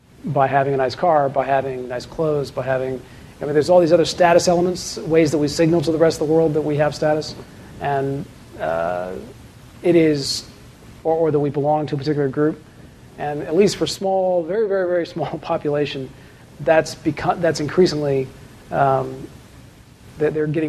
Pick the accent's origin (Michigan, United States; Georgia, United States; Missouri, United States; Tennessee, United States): Tennessee, United States; Nashville; So I grew up in Nashville, so I feel you.